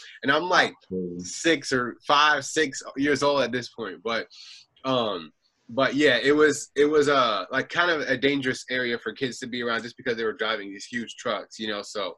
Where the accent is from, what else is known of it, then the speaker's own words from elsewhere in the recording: Virginia Beach, Virginia, United States; So I grew up in Virginia Beach. I'm still in Virginia Beach